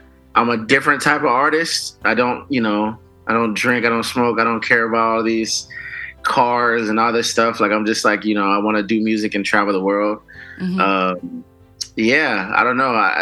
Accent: Las Vegas, Nevada, United States; everybody. I am from Las Vegas, Nevada.

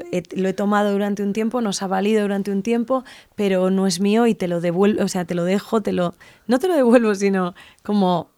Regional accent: Galicia, Spain; yo como soy gallega además, bueno, yo hasta algunas noches que yo me fui a vivir a una casa en el pueblo, en una aldea

